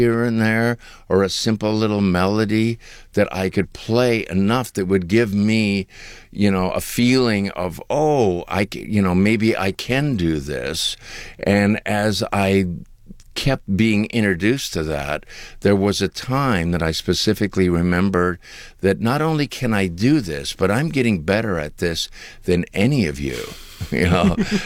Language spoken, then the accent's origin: English; Toronto, Ontario, Canada; also born or lived in Six Nations Reserve; And I grew up between Toronto in Canada and the Six Nation Indian Reserve.